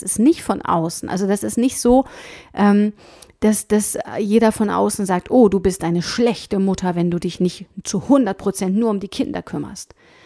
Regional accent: East Germany, Germany; ich bin ja in der DDR-Zeit noch groß geworden, beziehungsweise hatte da so meine ersten Jahre

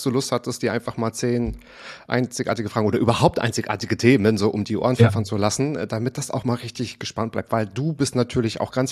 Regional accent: Waren, Mecklenburg-Vorpommern, Germany; An der Müritz. Kennst du Waren an der Müritz?

